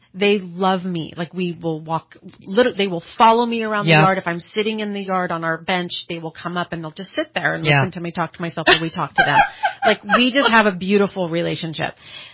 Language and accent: English; Shingletown, Pennsylvania, United States; now in Reading, United States; Okay. So I'm from Shingletown. So you know Shingletown. Yes.